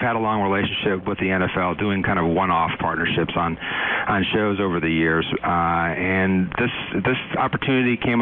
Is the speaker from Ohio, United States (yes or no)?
yes; Cleveland, Ohio, United States; when I saw that they had bought the Cleveland Browns, which happens to be my hometown football team